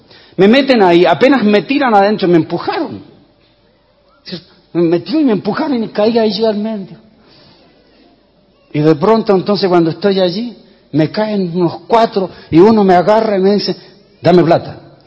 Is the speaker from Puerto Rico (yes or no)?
no; Chile; moved away as an adult; Cuando yo salí de Chile, salí a los 21 años.